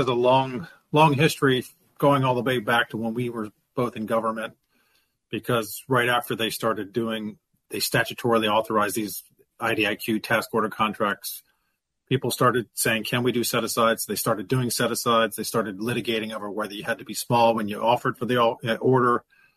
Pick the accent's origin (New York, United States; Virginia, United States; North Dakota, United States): Virginia, United States; I grew up in the Washington suburbs of Northern Virginia